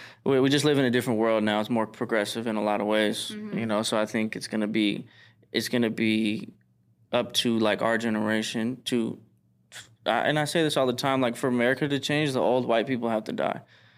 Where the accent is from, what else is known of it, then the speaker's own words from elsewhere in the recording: Northtown, Nevada, United States; now in Henderson, United States; Yeah, I grew up in Northtown, but I moved over to Henderson now